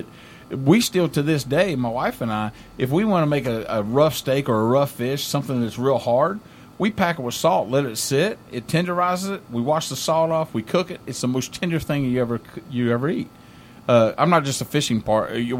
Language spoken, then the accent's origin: English; West Virginia, United States; You know, I grew up, like I told you, I grew up poorly in West Virginia.